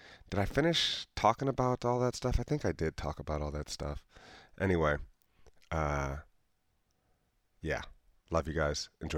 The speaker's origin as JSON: {"language": "English", "town": "Yellow Springs", "region": "Ohio", "country": "United States", "tie": "born or raised there", "said": "I am in the belly of the beast, Yellow Springs, my hometown, my stomping grounds of my youth and my adulthood."}